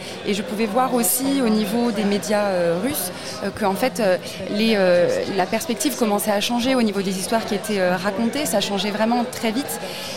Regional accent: Ukraine; moved away; je suis arrivée de l'Ukraine quelques jours seulement avant que la guerre éclate

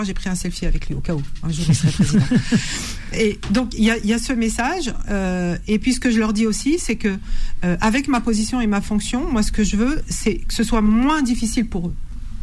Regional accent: Aulnay-sous-Bois, Île-de-France, France; moi j'ai grandi à Aulnay 3000.

